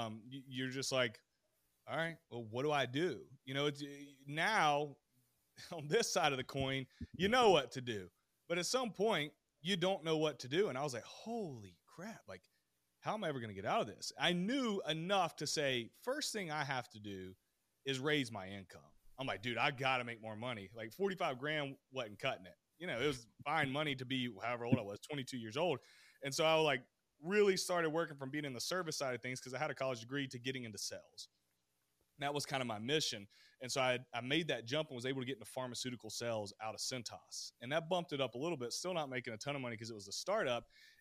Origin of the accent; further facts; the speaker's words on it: South Carolina, United States; Then, of course, I'm from South Carolina, so you have to have a jacked up truck.